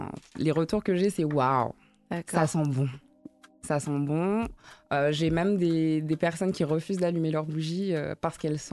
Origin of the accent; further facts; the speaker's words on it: Guadeloupe; also born or lived in Martinique / Barbados; J'ai vécu à la Barbade. J'ai visité beaucoup d'îles, je suis originaire de la Guadeloupe et de la Martinique